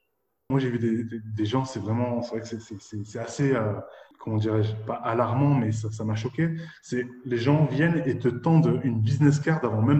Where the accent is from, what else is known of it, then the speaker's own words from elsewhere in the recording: Nice, Provence-Alpes-Côte d'Azur, France; moved away as an adult; now in Dubai, United Arab Emirates; j'ai 36 ans, je suis français d'origine marocaine, de confession musulmane. J'habite à Dubaï depuis presque 4 ans maintenant. Je suis originaire de Nice.